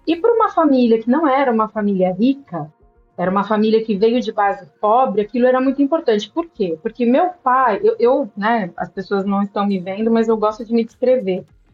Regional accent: São Paulo, Brazil; Eu sou paulista, eu nasci em São Paulo, capital.

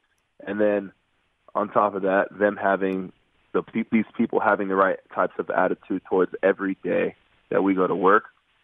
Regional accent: Fresno, California, United States; I'm from Fresno, California. If you guys don't know where Fresno is, that's my point.

